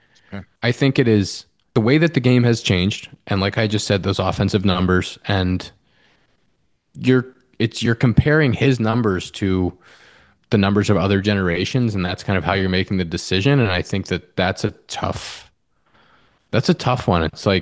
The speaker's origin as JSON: {"language": "English", "town": "Pittsburgh", "region": "Pennsylvania", "country": "United States", "tie": "born or raised there", "said": "Growing up in Pittsburgh, you know, when he came up were my high school years."}